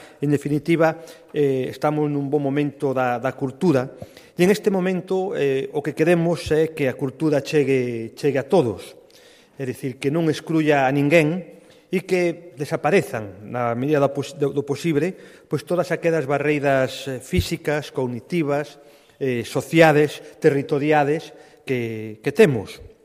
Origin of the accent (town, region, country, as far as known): Galicia, Spain